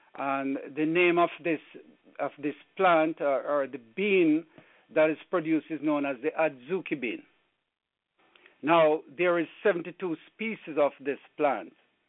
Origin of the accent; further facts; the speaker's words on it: Jamaica; when I'm a young man growing up in Jamaica by my grandfather while we used to be on the farm.